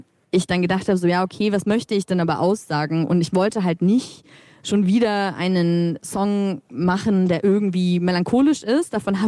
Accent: Bavaria, Germany; so als kleines Kind in Franken, hatte ich natürlich auch überhaupt keine Ahnung

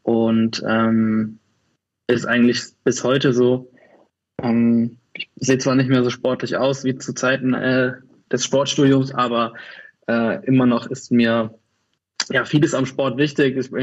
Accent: Kaiserslautern, Rhineland-Palatinate, Germany; now in Cologne, Germany; ich komme aus Köln, also ursprünglich komme ich aus Kaiserslautern, aber bin seit 17 Jahren in Köln, von daher stelle ich mich immer als Kölner vor.

